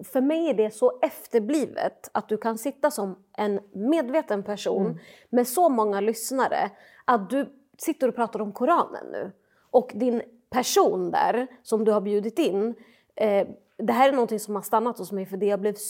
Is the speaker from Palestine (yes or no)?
yes; Palestine; jag är palestinier själv.